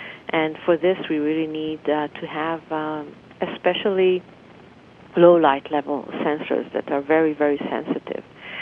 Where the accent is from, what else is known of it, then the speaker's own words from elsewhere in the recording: Israel; English is a second language; now in Calgary, Canada; Oh, I come from Israel. It is it's quite far away, like 5,000 miles or so.